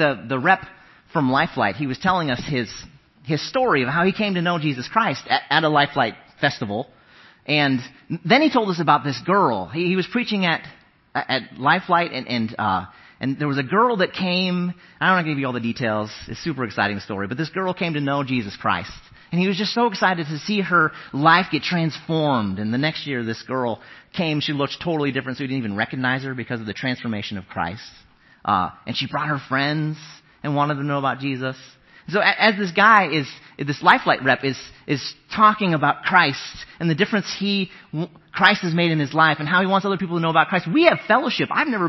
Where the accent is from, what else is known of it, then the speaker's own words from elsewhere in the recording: Lincoln, Nebraska, United States; I'm from Lincoln, Nebraska, but it doesn't matter.